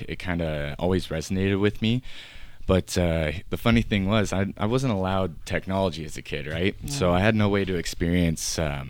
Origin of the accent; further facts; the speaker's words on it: Edmonton, Alberta, Canada; Like, I was born in the Grey Nuns Hospital in Millwoods. I lived in Northside, like, Montrose area, Belvedere area. Went from there to St. Albert for time being.